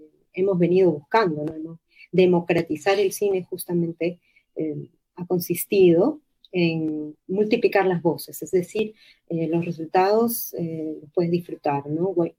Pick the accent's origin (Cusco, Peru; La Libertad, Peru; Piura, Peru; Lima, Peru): Lima, Peru; tenemos que concursar todos los que somos de Lima y los regionales